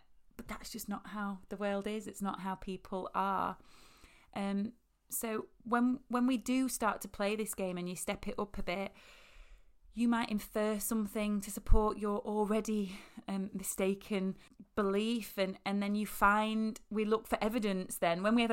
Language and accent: English; Yorkshire and the Humber, United Kingdom; accent: Yorkshire; And you can tell I've been very vulnerable just then, because my accent went super, super Yorkshire.